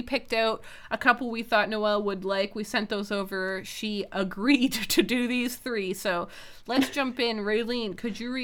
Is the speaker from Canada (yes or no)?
yes; Canada; being Canadian just sort of means that you know what Anne of Green Gables is about, because there's like an animated show that was like on TV when we were kids